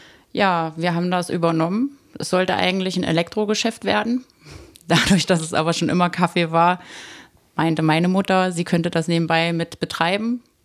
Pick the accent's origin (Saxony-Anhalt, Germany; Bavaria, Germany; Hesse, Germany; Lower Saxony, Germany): Saxony-Anhalt, Germany; Wippra; born there; Ich bin direkt in Wippra geboren